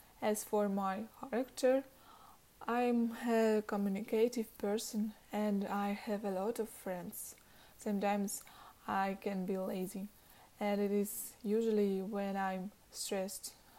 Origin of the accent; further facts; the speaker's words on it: Kostroma, Kostroma Oblast, Russia; I am 18 years old. I was born in 2002. I am from Kostroma. The city is located on the Volga River. I come from a small family. I live with my mother, my father.